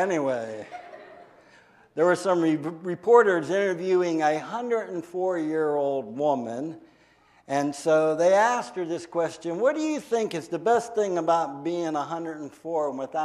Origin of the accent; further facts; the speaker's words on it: Pittsburgh, Pennsylvania, United States; And then in 2010, I moved back to my hometown, which was Pittsburgh, and I've been there for the last 4 years